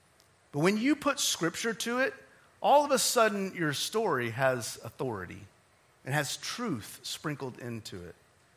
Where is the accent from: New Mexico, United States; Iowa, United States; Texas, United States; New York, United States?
Texas, United States; Odessa; that I was born and raised in Odessa, Texas. I'm a Texan, okay, guys? So now you know, okay? Odessa is famous for Permian High School football and Friday Night Lights, and that was kind of my upbringing.